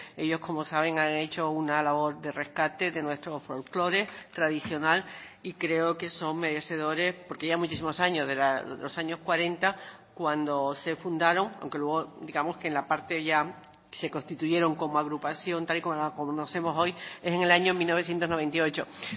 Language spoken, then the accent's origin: Spanish; Canary Islands, Spain; nos sentimos orgullosos como Canarias